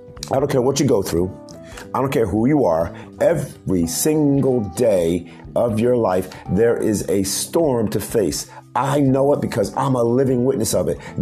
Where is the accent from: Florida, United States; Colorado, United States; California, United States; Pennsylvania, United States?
Florida, United States; Miami; I have lived through many hurricanes growing up in Miami, growing up down south.